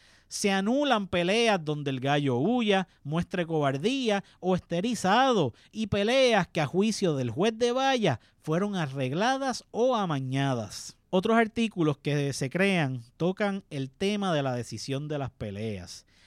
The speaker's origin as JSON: {"language": "Spanish", "country": "Puerto Rico", "said": "El deporte de caballeros nos conecta con nuestro pasado y con nuestra formación como puertorriqueños."}